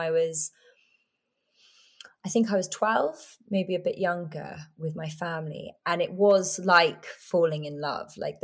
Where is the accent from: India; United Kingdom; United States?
United Kingdom; England; And being English, I didn't know how to say no.